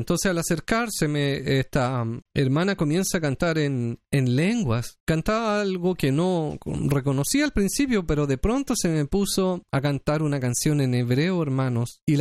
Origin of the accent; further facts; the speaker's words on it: Talcahuano, Biobío, Chile; born there; una ciudad en Chile que se llama Talcahuano, donde yo nací.